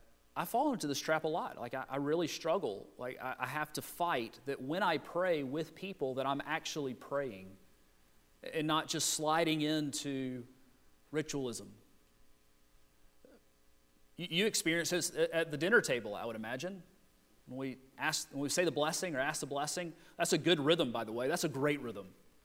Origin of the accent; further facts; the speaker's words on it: the South, United States; We're from the South. Most of us, some of you may not be, but we live in a culture